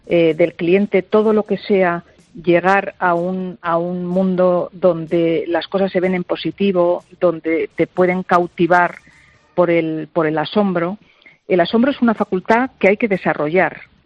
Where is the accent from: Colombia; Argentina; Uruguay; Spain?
Spain; Cizur, Navarre; Hoy estoy en Madrid, los veo aquí en la Castellana, pero cuando estaba en mi pueblo, que iban en tractor, en Cizur, en Pamplona